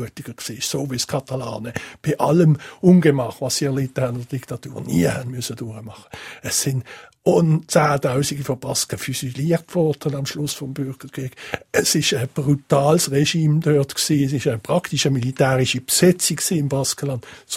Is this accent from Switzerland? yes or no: yes; Switzerland; wo uns als Schweizer Föderalisten immer wieder neu muss schockieren